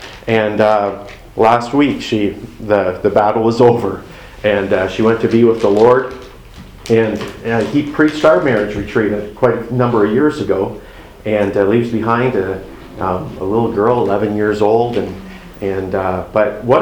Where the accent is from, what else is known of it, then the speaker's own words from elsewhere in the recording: Ontario, Canada; I'm from Ontario.